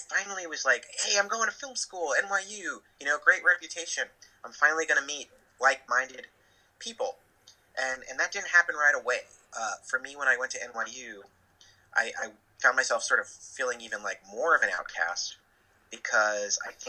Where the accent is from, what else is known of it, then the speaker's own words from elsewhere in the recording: New Jersey, United States; We were both growing up in New Jersey, like about an hour on the outskirts of New York City, suburban areas.